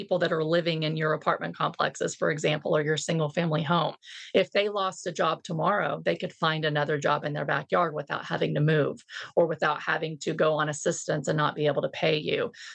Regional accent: Texas, United States; I might be partial because I'm a Texan, but is in Texas.

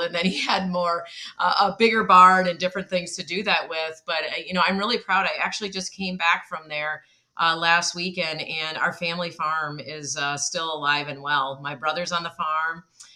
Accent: Michigan, United States; Well, I grew up, and usually if you're from Michigan or you've been there, you have to use your hand to describe, which is a little bit hard on a podcast, but I grew up in the mitten.

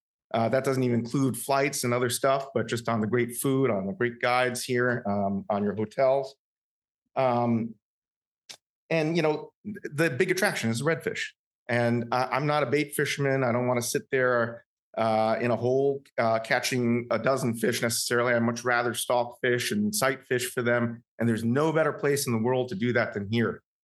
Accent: Florida, United States; As I mentioned, I grew up fishing redfish on the Gulf Coast of Florida. I fished out of Fort Myers and Sanibel and Pine Island Sound, Mount Lachey, for 25 years.

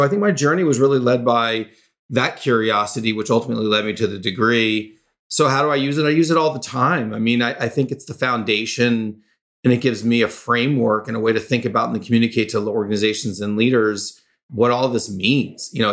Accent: Florida, United States; moved away as an adult; During that time, I had come to California. I grew up in Florida. I loved California, so I moved back and set up my life here.

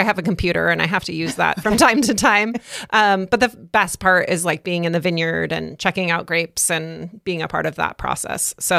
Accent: California, United States; I grew up in Sonoma County, which is a beautiful wine country in California.

